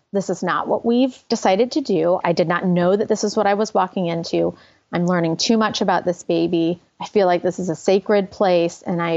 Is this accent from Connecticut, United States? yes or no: no; St. Louis, Missouri, United States; also born or lived in San Francisco; now in Kansas City, United States; We moved from San Francisco, but we're Midwesterners through and through. I'm from St. Louis. He's from Kansas City. We live in Kansas City, but we had several years in San Francisco.